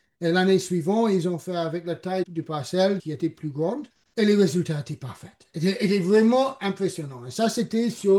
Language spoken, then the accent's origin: French; Niger; French is a second language; also born or lived in England; Je dois m'excuser pour mon accent. Je suis anglais, mais j'ai fait mon enfance au Niger.